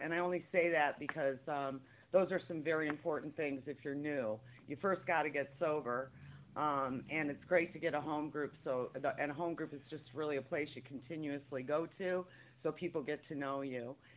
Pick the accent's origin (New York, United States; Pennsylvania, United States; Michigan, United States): Michigan, United States; born there; Anyways, I was born in Michigan, and I'm from a middle-class family